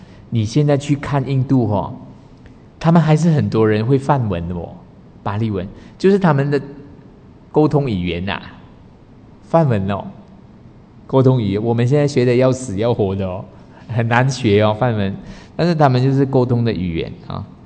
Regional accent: Taiwan; 火祭就是火供，我们台湾好像最近有人在做哈，火供。

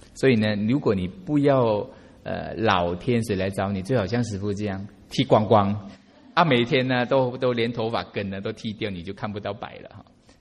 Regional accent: Sabah, Malaysia; moved away; 大家有听过沙巴吗？神山那个地方啊，啊，我家乡就在那边。

